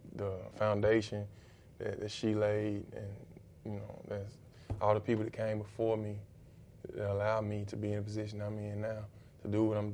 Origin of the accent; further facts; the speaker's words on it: Selma, Alabama, United States; I'm from Selma, Alabama. Anybody knows me knows that, and it's a small rural town. Everyone knows everyone